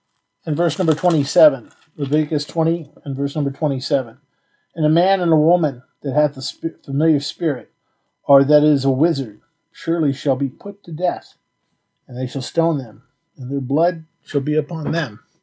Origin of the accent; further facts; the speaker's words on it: San Jose, California, United States; I mean, I grew up in the San Jose area, and I couldn't believe that house.